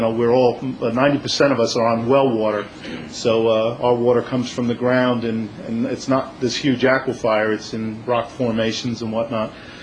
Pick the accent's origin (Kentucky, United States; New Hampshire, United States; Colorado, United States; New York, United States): New York, United States; now in West Milford, United States; I'm from Long Island, and when I saw this beautiful township, it was the most amazing thing.